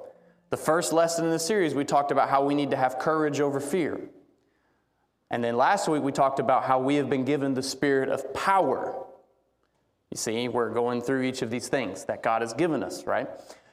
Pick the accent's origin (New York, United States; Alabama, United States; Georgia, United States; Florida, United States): Alabama, United States; You know, I grew up in Alabama, so it's not very likely.